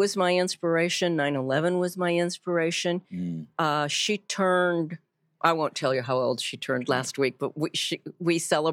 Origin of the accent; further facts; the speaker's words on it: Omaha, Nebraska, United States; Little did I dream growing up in Omaha all those years ago that I would have such a celebrity following.